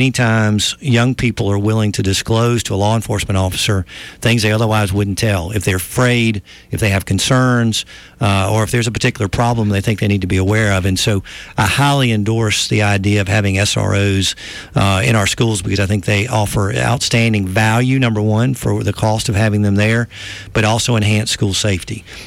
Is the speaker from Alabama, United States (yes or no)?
yes; Alabama, United States; Well, I'm actually from Marshall County, so just south.